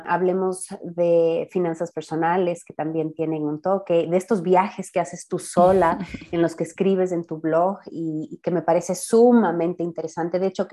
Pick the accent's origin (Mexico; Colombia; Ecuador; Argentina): Ecuador; Quito, Pichincha; yo, como dijiste, también soy ecuatoriana, soy quiteña.